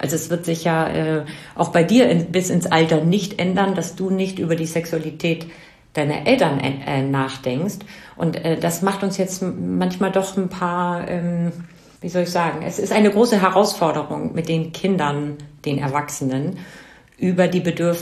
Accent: Northern Germany, Germany; Also ich komme aus dem Norden, ganz evangelisch

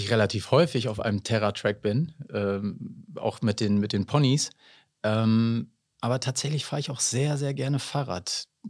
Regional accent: Osnabrück, Lower Saxony, Germany; also born or lived in Scotland; Das ist das Einzige, was mich nicht zu einem Osnabrücker macht. Aber alles andere ist an mir Osnabrücksch.

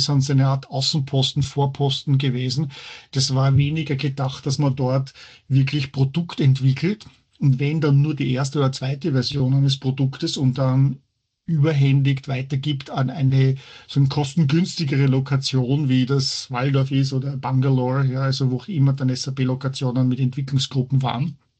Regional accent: Vienna, Austria; now in Heidelberg, Germany; Es ist im Vergleich zu Wien, wo ich aufgewachsen bin, wo ich geboren bin, ist es natürlich eine kleine Kleinstadt.

